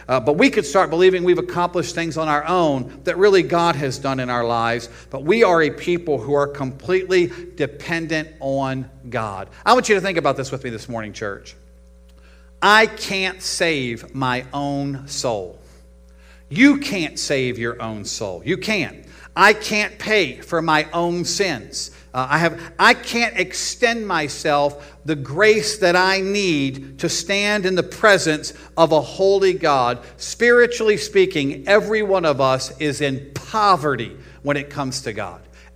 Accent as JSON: {"language": "English", "region": "Virginia", "country": "United States", "tie": "born or raised there", "said": "It was right there in Virginia, but it was out in rural Virginia."}